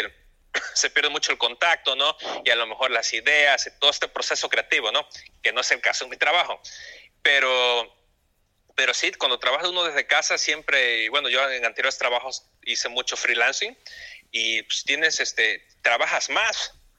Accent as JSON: {"language": "Spanish", "country": "Mexico", "said": "Y pues yo sí me cuestioné, como soy mexicano"}